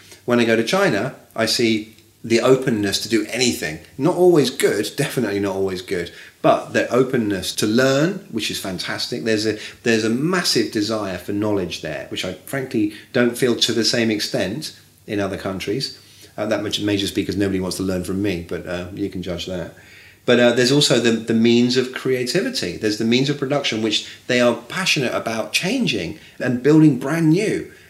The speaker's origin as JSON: {"language": "English", "region": "England", "country": "United Kingdom", "said": "And I come from England, right? You know this."}